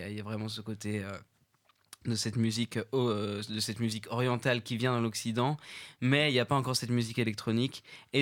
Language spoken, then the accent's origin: French; Paris, Île-de-France, France; on va me détester en tant que pur parisien centré.